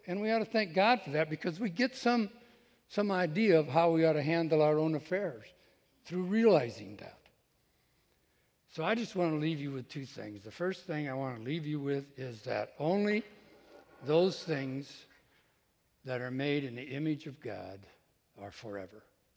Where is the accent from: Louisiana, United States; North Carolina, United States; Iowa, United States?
Iowa, United States; Now, I'm from Iowa, married to a farm girl, so I know what runs downhill.